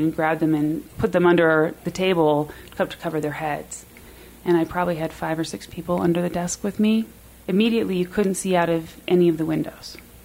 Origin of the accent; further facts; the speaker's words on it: New York, United States; So often as a New Yorker, you are just on the go, go, go